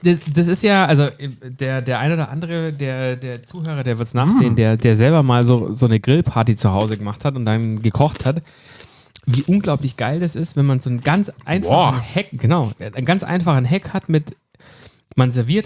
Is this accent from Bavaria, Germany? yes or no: no; Berlin, Germany; Aus Berlin, Ostberlin, oder? Ja.